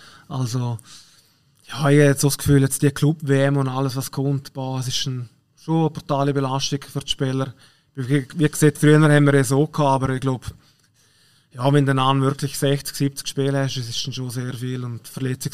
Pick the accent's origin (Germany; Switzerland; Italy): Switzerland; wenn es bei uns in der Schweiz heißt, jetzt haben wir eine englische Woche